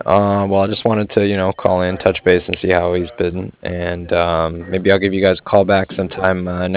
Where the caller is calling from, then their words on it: Cardiff, Wales, United Kingdom; And I was calling from Cardiff.